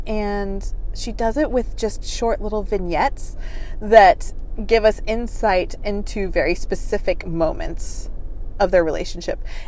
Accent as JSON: {"language": "English", "country": "United States", "said": "I cannot read it naturally for the life of me because I am clearly American."}